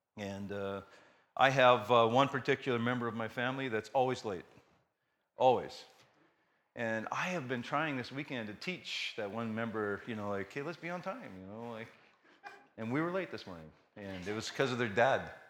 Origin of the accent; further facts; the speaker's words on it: Kelowna, British Columbia, Canada; also born or lived in Morris, Manitoba; We lived in Kelowna. I grew up. I was born in Manitoba, Morris, Manitoba, home of the Stampede, okay? And 6 weeks after I was born, I followed my mom out to BC.